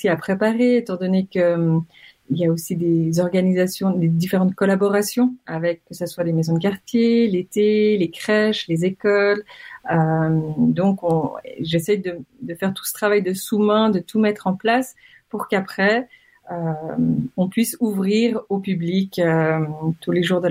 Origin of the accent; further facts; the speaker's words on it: Geneva, Switzerland; Je suis née à Genève, j'ai grandi ici.